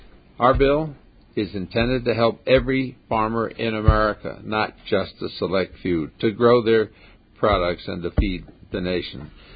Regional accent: New Jersey, United States; I remind you that I come from the Garden State, that while it's sometimes forgotten that New Jersey does have a farm population

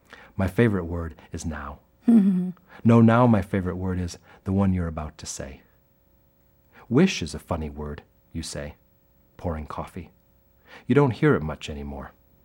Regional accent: Lansing, Michigan, United States; I'm from Michigan, and this is takes place in the city where I grew up, which is the capital city, Lansing, Michigan

